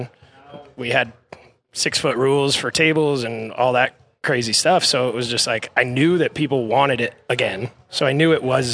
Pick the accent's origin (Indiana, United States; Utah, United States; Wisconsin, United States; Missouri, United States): Utah, United States; Park City; now in California, United States; Yeah, I'm from Park City. I grew up in Park City.